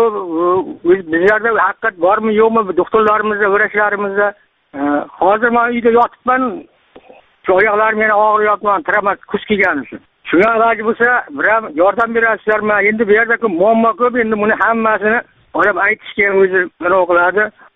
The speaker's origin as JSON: {"language": "Uzbek", "town": "Yakkabog'", "region": "Qashqadaryo Region", "country": "Uzbekistan", "said": "Qashqadaryodanman, Yakkabog' rayonidan. Qaydar qishlog'idanman. Choydar qishlog'idanman."}